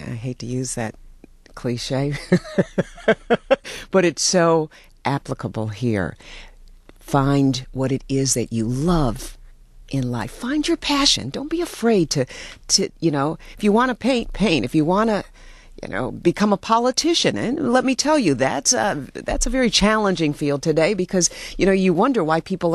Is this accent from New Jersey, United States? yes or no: no; Detroit, Michigan, United States; I grew up in Detroit, and my mother's father moved here in the 40s from the East Coast, from Atlantic City, and brought his seven children and my grandma.